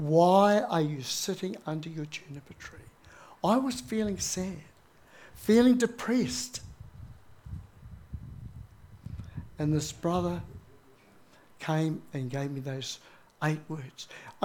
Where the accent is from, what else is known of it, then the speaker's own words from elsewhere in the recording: Dannevirke, Manawatū-Whanganui, New Zealand; And we left Auckland, where we were. Carolyn and the children, we went and lived in my hometown of Dannevirke. We found a house out under the Ruahine Ranges.